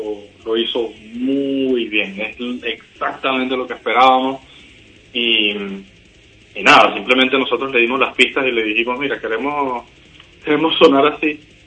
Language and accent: Spanish; Venezuela; moved away; que es lo que nos ocurre a nosotros como banda, los que nos fuimos de Venezuela